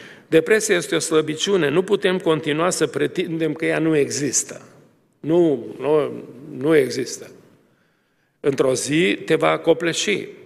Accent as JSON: {"language": "Romanian", "country": "Romania", "said": "Și atunci noi ne-am încăpățânat, așa ca român, și am zis: doctorul nostru este Dumnezeu."}